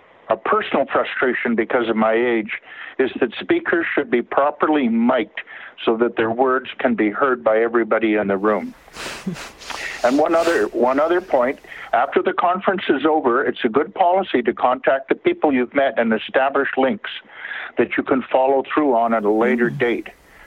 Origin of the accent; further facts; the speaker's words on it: Canada; And as a Canadian, it's my duty to say thank you to you too.